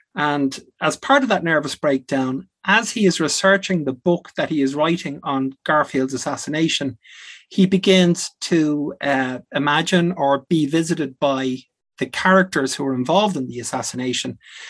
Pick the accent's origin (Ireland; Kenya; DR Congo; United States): Ireland; Dublin, Leinster; I'm originally from Walkinstown, which is a suburb in southwest Dublin.